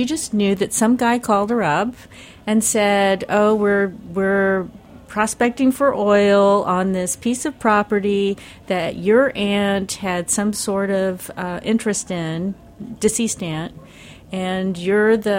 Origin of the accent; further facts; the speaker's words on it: Pasadena, Texas, United States; I decided that I would tell the story about how I became an artist growing up in Pasadena, Texas, in my wacky Catholic church and what happened there.